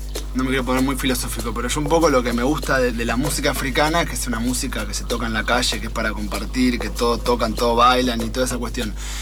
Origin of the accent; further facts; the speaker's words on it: Buenos Aires, Argentina; born there; yo, que nací en Capital Federal